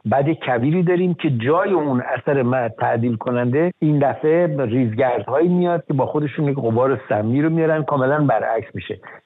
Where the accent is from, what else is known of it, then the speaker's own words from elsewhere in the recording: Khuzestan, Iran; من حالا چون خودم به خوزستانی هستم